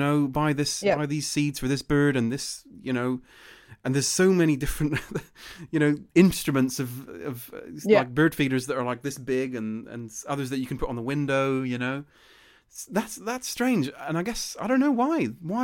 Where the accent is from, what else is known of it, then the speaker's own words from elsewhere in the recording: Melbourne, Victoria, Australia; I'm from Melbourne